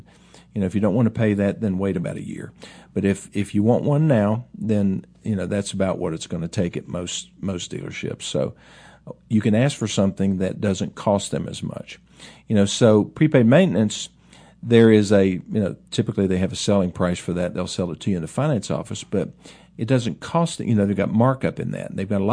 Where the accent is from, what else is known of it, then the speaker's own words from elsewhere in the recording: West Virginia, United States; I'm a foreigner. I'm from West Virginia. So you can't get more foreign than that.